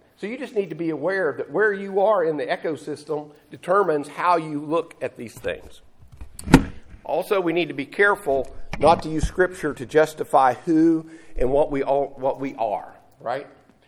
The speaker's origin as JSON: {"language": "English", "region": "West Virginia", "country": "United States", "tie": "born or raised there", "said": "I found that interesting when I grew up in West Virginia."}